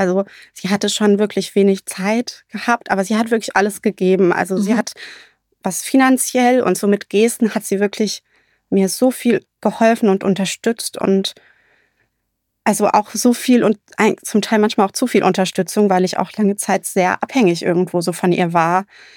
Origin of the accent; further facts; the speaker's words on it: Rhineland-Palatinate, Germany; Ich bin in der Eifel groß geworden.